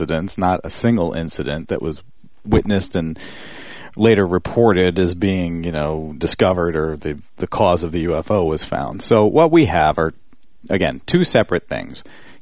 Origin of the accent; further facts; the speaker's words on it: United States; accent: American; They'll forgive my American accent, I'm sure.